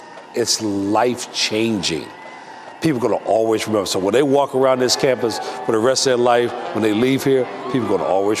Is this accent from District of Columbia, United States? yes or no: yes; Washington, District of Columbia, United States; A kid growing up in Washington, D.C., and with his dad going to a summer job and saying, Dad, I wonder what it's like to meet the president and go in the White House.